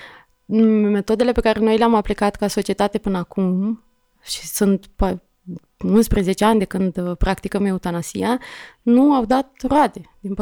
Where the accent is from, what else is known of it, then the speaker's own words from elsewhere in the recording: Bacău, Bacău County, Romania; Mi-amintesc și eu când eram copil în Bacău și vedeam cum sunt capturați câinii, eram impactată.